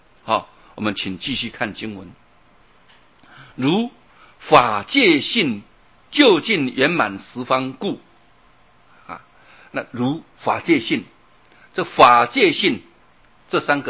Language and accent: Chinese; Luodong, Yilan County, Taiwan; 现在我们乡下就是这样，左右两边都可以开，尤其我们罗东，哎呀，我一回去啊，真的很害怕